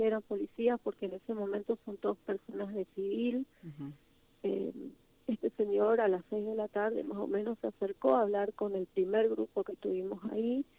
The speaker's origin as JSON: {"language": "Spanish", "town": "Saladas", "region": "Corrientes", "country": "Argentina", "said": "yo soy de Saladas. Yo me recibí el año pasado de docente."}